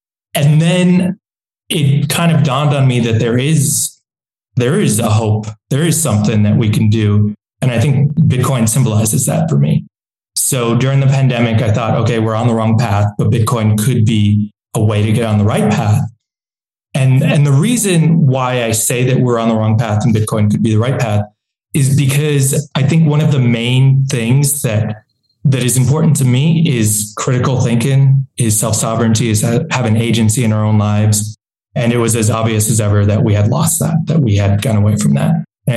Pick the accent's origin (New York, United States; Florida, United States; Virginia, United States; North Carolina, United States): New York, United States; So I'm from New York originally.